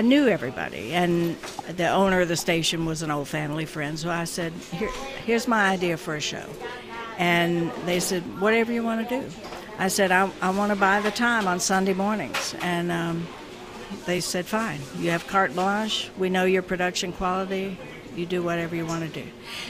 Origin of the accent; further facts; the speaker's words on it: Gainesville, Georgia, United States; I started in my hometown, Gainesville, Georgia.